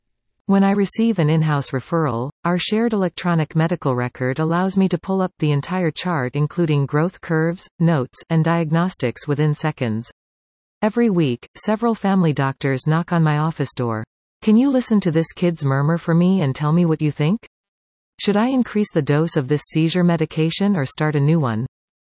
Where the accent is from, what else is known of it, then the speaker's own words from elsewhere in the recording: Sault Ste. Marie, Ontario, Canada; Like many people born and raised in Sault Ste. Marie, the first time I passed through the doors of the group health center I was in a bassinet carried by my mom.